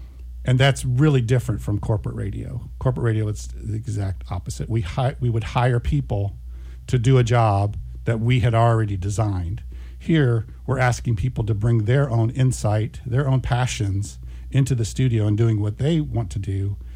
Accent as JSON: {"language": "English", "town": "Champaign", "region": "Illinois", "country": "United States", "tie": "born or raised there", "moved": "as an adult", "said": "I'm born and raised in Champaign. I went to Champaign Centennial, went to Parkland College, got my degree there. And then I moved away. 40 years ago, I moved away"}